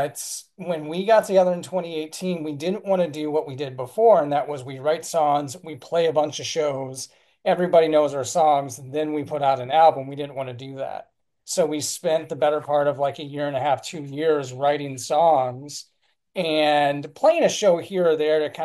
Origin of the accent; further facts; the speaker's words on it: Detroit, Michigan, United States; When I travel, I tell people I'm from Detroit.